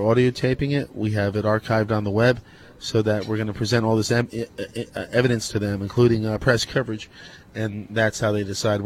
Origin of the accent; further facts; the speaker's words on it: Kearney, New Jersey, United States; also born or lived in Newark; Kearney. I was born in Newark and lived in Kearney most all of my life.